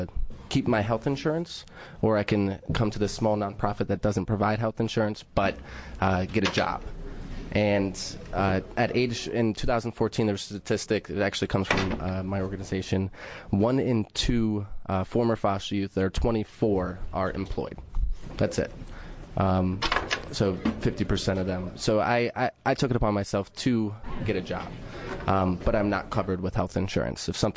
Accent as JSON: {"language": "English", "region": "Pennsylvania", "country": "United States", "tie": "born or raised there", "moved": "yes", "said": "I moved from Pennsylvania. Just to tell you a little background. I grew up in the Pennsylvania foster care system from the time I was 4 until I was 21."}